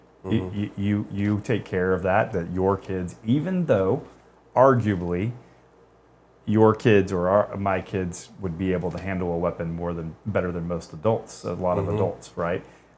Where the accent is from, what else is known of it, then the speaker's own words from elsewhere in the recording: Texas, United States; I said, where I'm from, everybody has one of those. I'm from Texas.